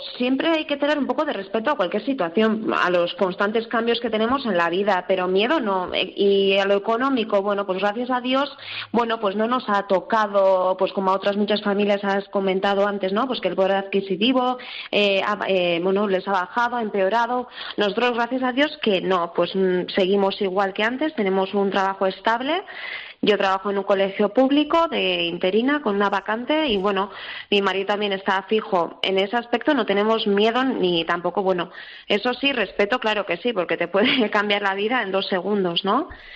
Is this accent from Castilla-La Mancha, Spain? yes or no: no; Basque Country, Spain; yo soy de Euskadi, de Gipuzkoa